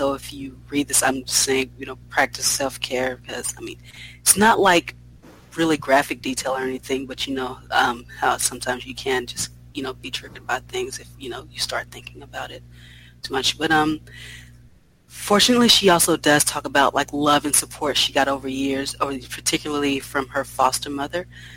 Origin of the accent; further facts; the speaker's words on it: United States; I just thought, I'm American.